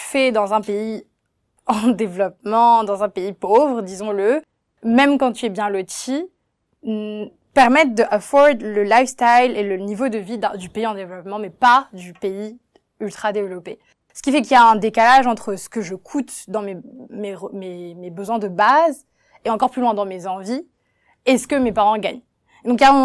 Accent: Douala, Littoral, Cameroon; mais j'ai grandi à Douala, j'ai vu de nombreux quartiers, de nombreuses réalités

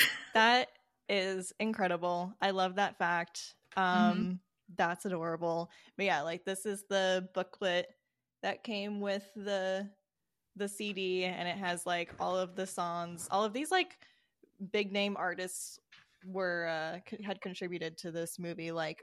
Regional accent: Midwest, United States; I think just like growing up in the Midwest, it's like yearly occurrence this time of year

